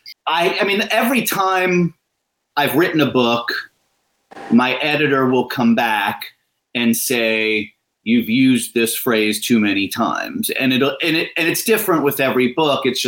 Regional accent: Ohio, United States; I grew up in Ohio, and we just started saying mint now. It just got to Ohio.

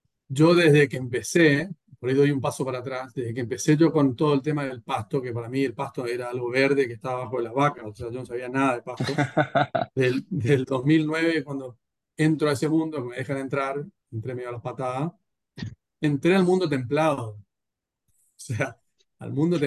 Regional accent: Corrientes, Argentina; also born or lived in Mar del Plata; soy veterinario de Corrientes, nací en Mar del Plata, pero me crié en Corrientes

